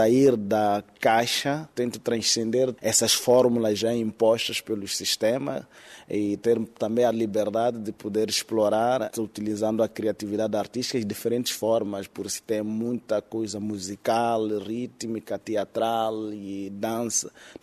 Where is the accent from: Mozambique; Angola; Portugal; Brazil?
Mozambique; podemos criar uma abertura para continuarmos a nos impor como moçambicano, com identidade própria